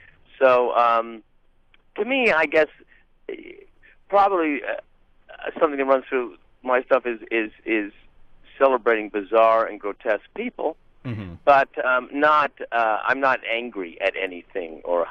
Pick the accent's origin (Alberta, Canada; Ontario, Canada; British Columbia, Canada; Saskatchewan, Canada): Ontario, Canada; Hamilton; when I was growing up in Hamilton, Ontario, Canada